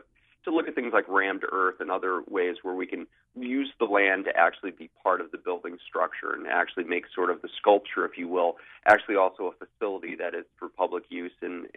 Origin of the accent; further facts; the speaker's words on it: Naugatuck, Connecticut, United States; my grandmother has kept a small plot of wheat when she was alive back when I was growing up in Naugatuck, Connecticut.